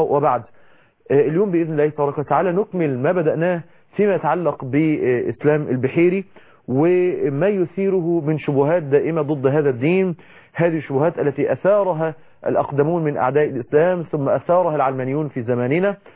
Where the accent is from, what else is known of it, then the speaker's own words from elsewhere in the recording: Egypt; نفس الكلام احنا عندنا في مصر في بيئات مختلفة